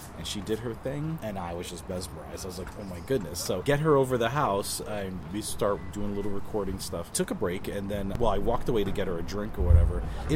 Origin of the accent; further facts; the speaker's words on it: New Jersey, United States; I had a programmer back in the East Coast because I'm from New Jersey. So I had a programmer from back home.